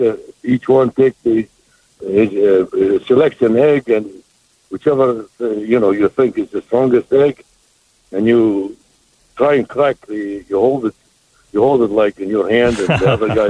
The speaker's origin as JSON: {"language": "English", "country": "Iraq", "said": "I'm Christian from Iraq, Syrian."}